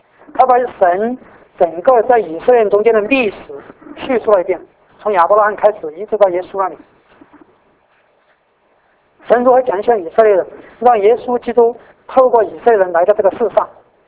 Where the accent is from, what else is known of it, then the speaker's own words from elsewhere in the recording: China; moved away; 不连我们中国人，我们都是来到海外才信主的，至少我是。